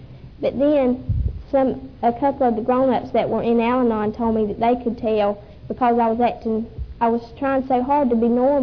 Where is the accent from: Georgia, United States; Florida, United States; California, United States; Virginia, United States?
Georgia, United States; Folkston; It's just a place with two families, and it's 12 miles from Folkston, and I was born in Folkston, and that's where I go to school now.